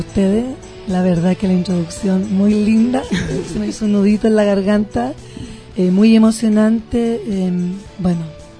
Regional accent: La Legua, Santiago Metropolitan Region, Chile; soy nacida y criada en La Legua

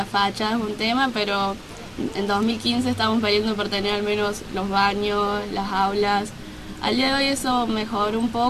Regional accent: San Martín, Buenos Aires Province, Argentina; Yo soy de San Martín, en realidad Los Paraísos

